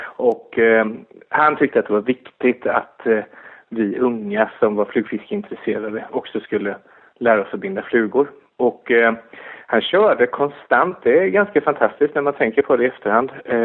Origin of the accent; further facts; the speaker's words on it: Mullsjö, Jönköping County, Sweden; Jag hade en fantastisk förmån i det här lilla samhället Mullsjö där jag växte upp utanför Jönköping.